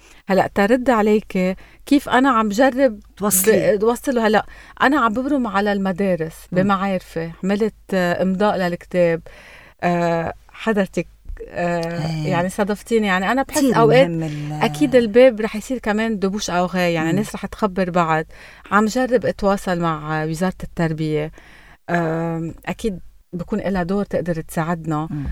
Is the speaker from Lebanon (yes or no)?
yes; Lebanon; نحنا كلبنانية مميزين